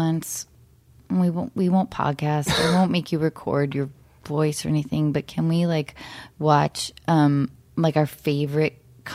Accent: Seattle, Washington, United States; I knew too many adult actors growing up in Seattle that were bitter

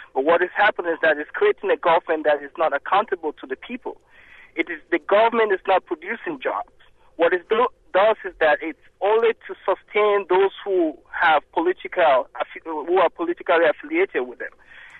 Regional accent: Cameroon; moved away as an adult; now in United States; I'm from Cameroon. I came to the United States 6 years ago

